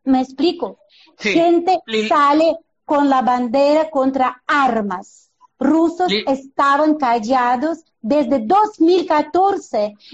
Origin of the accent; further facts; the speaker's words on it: Ukraine; Ucrania no necesita orientarse a nadie. Es su territorio, es su tierra. Yo quiero a mi tierra.